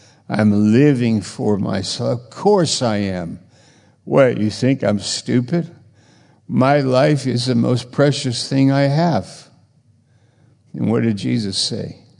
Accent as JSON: {"language": "English", "region": "New York", "country": "United States", "said": "I was in Maine. I'm from New York. I was just there this summer."}